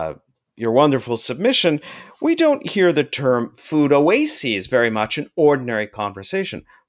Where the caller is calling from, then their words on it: Toronto, Ontario, Canada; I haven't been to Chicago for a very long time, not likely to go anytime soon, as I'm recording here from Toronto, Canada.